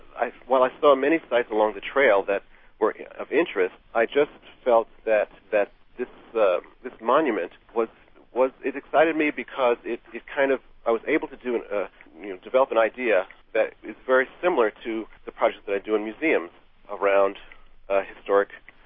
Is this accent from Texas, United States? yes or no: no; New York City, New York, United States; I'm from New York City, there's certain things you take for granted